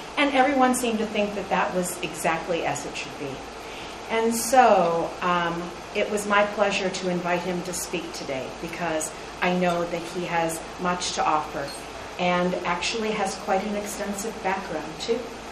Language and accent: English; Pittsburgh, Pennsylvania, United States; Duquesne University in Pittsburgh, my hometown.